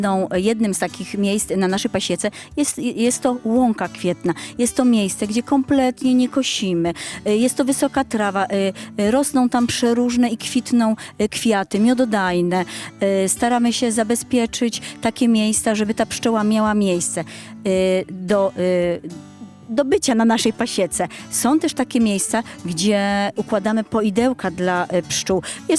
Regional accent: Mielec, Subcarpathian Voivodeship, Poland; My w ogóle pochodzimy z Mielca, mieszkaliśmy całe życie w Mielcu. Został tam nasz dom, aczkolwiek stworzyliśmy tu drugi dom na wsi.

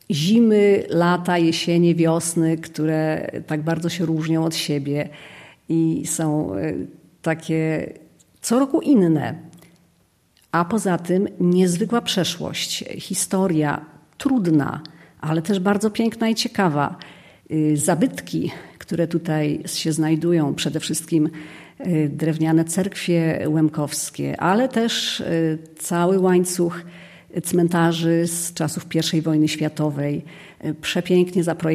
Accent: central Poland, Poland; Ja z Polski Centralnej, a mąż z Północnej.

